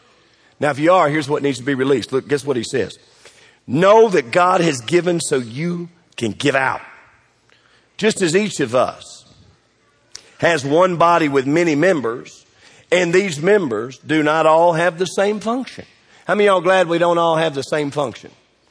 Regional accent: United States; I mean, we grew up in America.

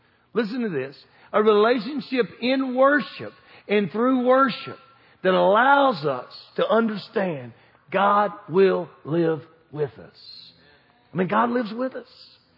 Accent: Kentucky, United States; I mean, we're from South Central Kentucky.

